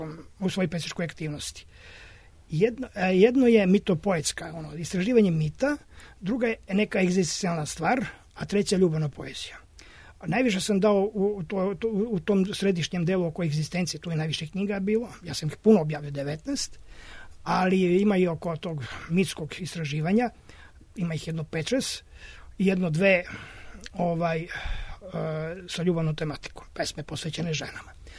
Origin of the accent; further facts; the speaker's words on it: Zaječar, Zaječar District, Serbia; Ja sam rodom iz Zaječara, iz Temoške krajine, iz sela Koprivnica. Ja sam i za Koprivnicu i dan danas vezan više nego za Zaječar